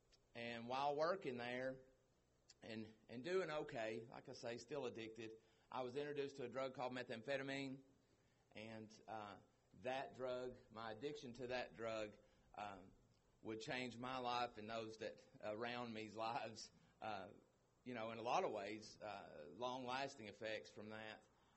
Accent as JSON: {"language": "English", "country": "United States", "tie": "born or raised there", "said": "born and raised in Lee County. Good family. Grew up in church."}